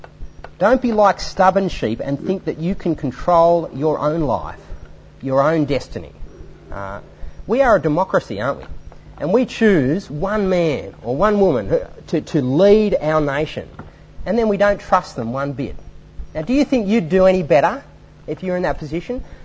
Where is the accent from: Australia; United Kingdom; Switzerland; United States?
Australia; Yass, New South Wales; I can remember when I was growing up in Yass